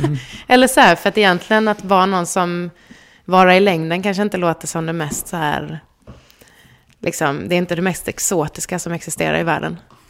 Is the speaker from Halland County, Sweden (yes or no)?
yes; Halmstad, Halland County, Sweden; moved away as an adult; now in Stockholm, Sweden; och jag är uppvuxen i Halmstad. Och sen jag började liksom flytta upp mitt jobb till Stockholm och till slut flyttade upp helt själv.